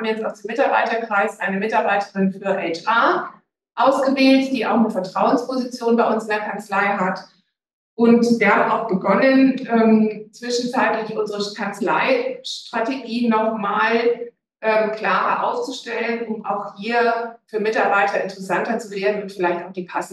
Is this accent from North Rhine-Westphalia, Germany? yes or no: yes; Cologne, North Rhine-Westphalia, Germany; moved away as an adult; now in Augsburg, Germany; Ursprünglich komme ich aus Köln, habe, denke ich, noch so ein bisschen mehr die rheinische Frohnatur bewahrt und bin aber seit Beginn des Studiums 1986 in Augsburg, bin verheiratet und habe 3 Töchter.